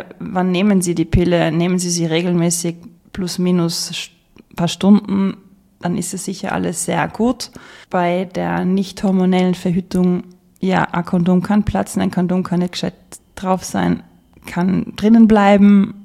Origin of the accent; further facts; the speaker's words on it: Austria; Ich glaube, in Deutschland wird es auch zu einem gewissen Teil gezahlt und bei uns in Österreich aber gar nicht.